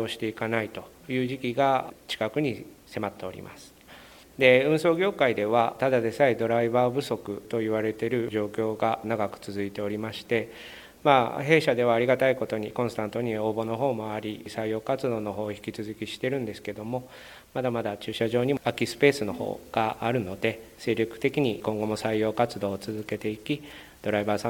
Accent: Gunma, Japan; now in Fujisawa, Japan; 藤沢の方に来たのがまだ1年前でして、まあ、コロナ禍もあってまだいろいろ行けてないんですけども、私その出身が群馬でして海なし県ということで

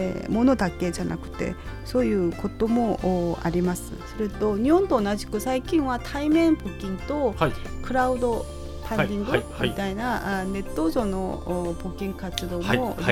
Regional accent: South Korea; Japanese is a second language; now in Japan; 私が日本に来てから、はいはい、もう早すぎてついていけません、まあ、私ももう外国人ですけど韓国に行って外国人になって

